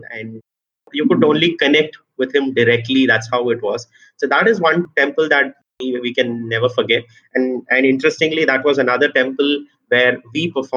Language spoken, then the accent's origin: English; Bangalore, Karnataka, India; now in Chennai, India; First of all, to let you know, I'm not basically from Chennai. So I'm basically from Bangalore, who probably lived through all my life in Bangalore.